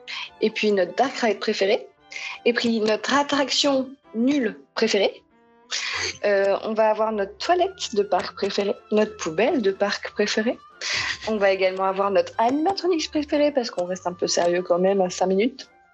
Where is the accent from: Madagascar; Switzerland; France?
France; Hauts-de-France; D'où viens-je? Je viens du Nord.